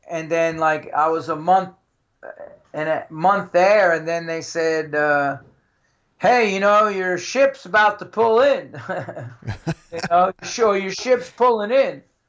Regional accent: New York, United States; I'm from New York. I need to get back to the New York.

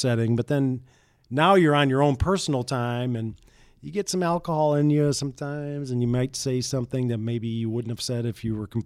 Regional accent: St. Joseph, United States; fat kid growing up in St. Joe, watching the station, watching the Cubs

